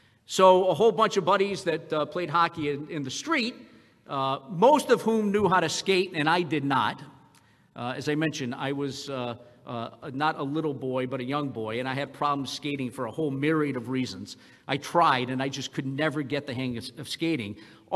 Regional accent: Providence, Rhode Island, United States; Well, I grew up in the Italian hood in Providence, Rhode Island.

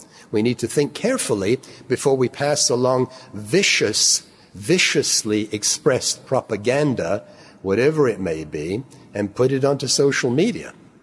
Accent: England, United Kingdom; born there; Now, I was born in England, in a National Health Service hospital. And I was actually born in a year when the National Health Service came into existence

